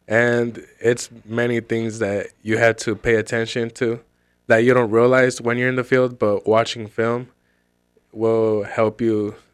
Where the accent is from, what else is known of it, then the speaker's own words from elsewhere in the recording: Las Vegas, Nevada, United States; now in Warsaw; Well, I grew up in Vegas, and I moved to Warsaw about 4 years ago.